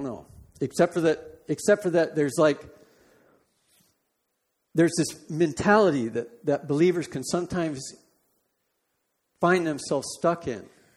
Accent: California, United States; Now, I'm from California. I wasn't quite used to the blunt New England thing, you know.

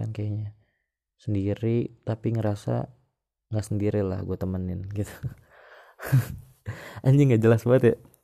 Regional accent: Jakarta, Indonesia; born there; also born or lived in Tangerang; now in Bali, Indonesia; Oh ya, gue lahir di Jakarta, tinggal di Tangerang. Sekarang gue ngerantau, gue lagi di Bali sekarang.

